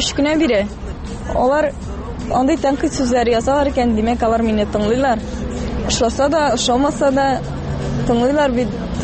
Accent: Saby, Tatarstan, Russia; also born or lived in Mamadysh; кичкенә чактан авылда үстек, Сабада, Мамадышта үстек, әти-әни авылларында.

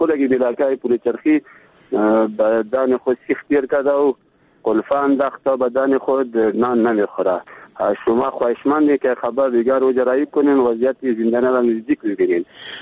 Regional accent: Baghlan, Afghanistan; بخیر از بغلان هستیم

